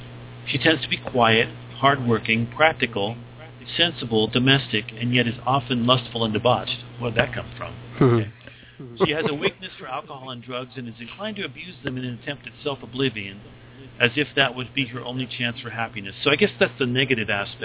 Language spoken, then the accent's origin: English; Alaska, United States; I come from Alaska and I know Inuit is also what is commonly called Eskimo.